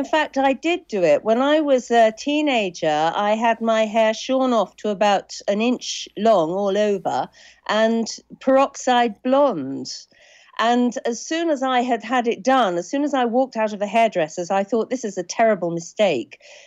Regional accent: East of England, United Kingdom; I grew up in Suffolk like … I went to a small village school like

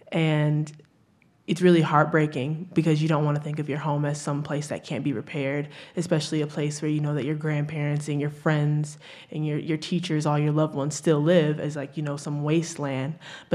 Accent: Flint, Michigan, United States; Still to this day, when people hear that I'm from Flint, the first question they ask is, you know, how's the water?

